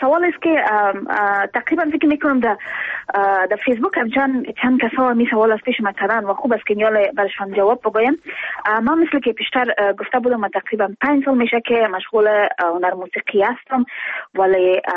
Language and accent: Persian; Afghanistan; من از افغانستان هستم، ولایتش فکر میکنم فرق نمیکنم که از کجای افغانستان ما شما افغان هستیم